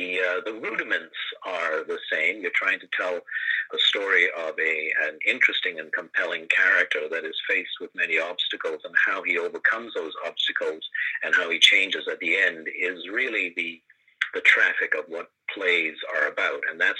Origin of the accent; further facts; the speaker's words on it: Hong Kong; moved away as an adult; now in Canada; I grew up in Hong Kong. I was born there, and I grew up until after high school, and then came to Canada to go to university, and have stayed in Canada ever since.